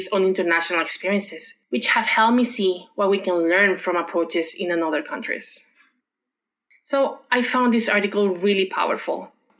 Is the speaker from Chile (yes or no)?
yes; Chile; moved away as an adult; now in Canada; I am originally from Chile, where I worked as a public health nutritionist before moving to Canada.